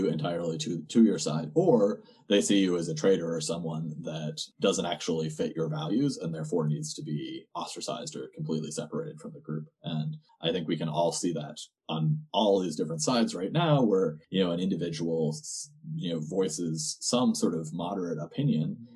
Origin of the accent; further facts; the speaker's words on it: Boston, Massachusetts, United States; but I'm from Boston. Both of us are from Boston.